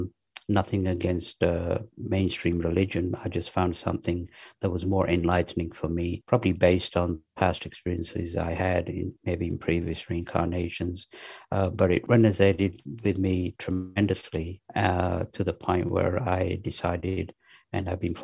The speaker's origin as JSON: {"language": "English", "region": "England", "country": "United Kingdom", "tie": "born or raised there", "said": "And then at the same time, growing up in England, I went to Church of England schools where we had Bible study, Christmas carols, hymns, which I loved."}